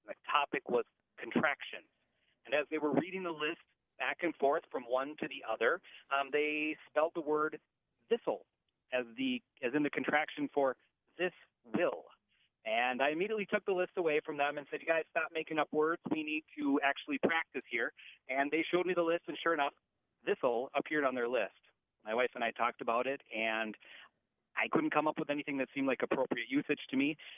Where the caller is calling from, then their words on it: De Pere, Wisconsin, United States; I'm calling from De Pere, Wisconsin.